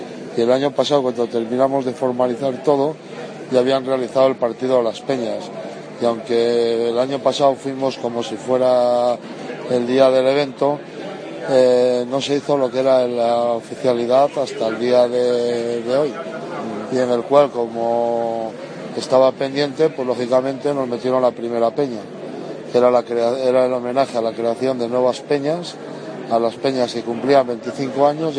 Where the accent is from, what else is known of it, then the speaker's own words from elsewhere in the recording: León, Castile and León, Spain; ya se sabe cómo somos los de León en el tema de la visita a los bares de hostelería